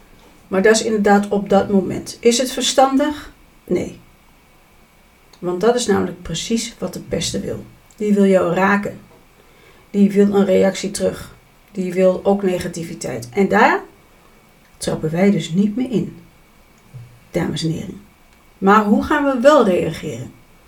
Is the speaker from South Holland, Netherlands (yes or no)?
no; Overijssel, Netherlands; accent: Twents; En er was één iemand die had een comment geplaatst met iets over mijn Twentse accent.